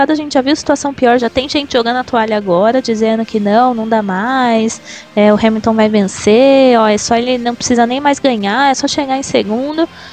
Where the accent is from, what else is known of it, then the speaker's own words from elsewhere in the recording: Brazil; Primeiro que eu sou brasileira